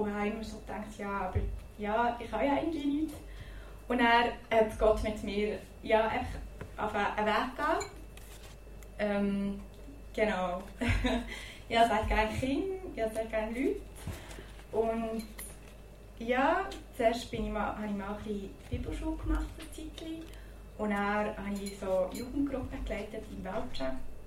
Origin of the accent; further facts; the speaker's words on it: Fribourg, Switzerland; Ich bin im Freiburger Land aufgewachsen, in so einem herzigen Dörfchen in der Nähe von Muttersee.